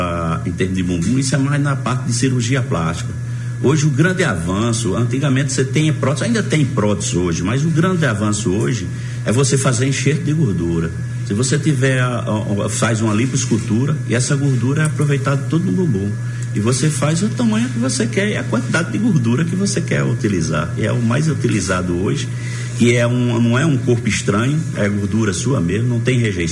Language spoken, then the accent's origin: Portuguese; Araripina, Pernambuco, Brazil; Primeiro, eu não sou forasteiro, eu sou da terra